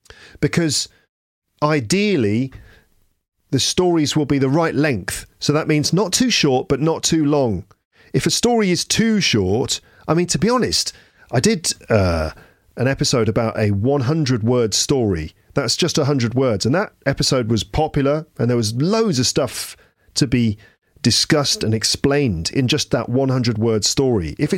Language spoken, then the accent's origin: English; England, United Kingdom; I've had that a few times, actually, on holiday in the United States. And people are sort of like, where are you from? Are you Irish? No, I'm from England.